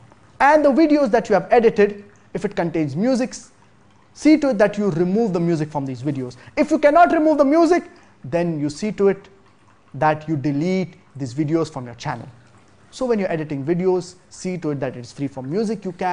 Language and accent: English; Bihar, India; studying in Jamia Millia Islamia. I'm from Bihar